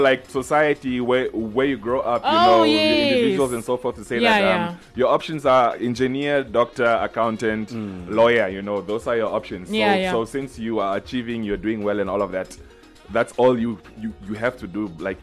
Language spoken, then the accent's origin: English; Rundu, Kavango East, Namibia; now in Windhoek, Namibia; In Rundu. Born and raised in Rundu.